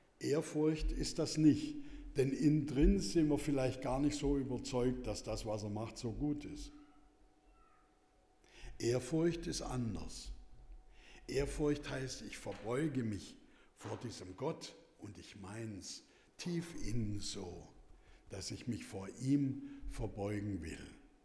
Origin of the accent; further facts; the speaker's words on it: Germany; Wenn wir Herr Trump begegnen würden, dann wären wir als Deutsche ja sehr höflich.